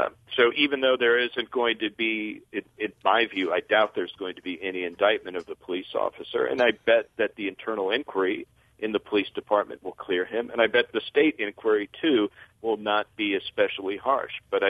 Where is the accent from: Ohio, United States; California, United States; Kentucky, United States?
Ohio, United States; Cleveland; recently in my hometown of Cleveland, Ohio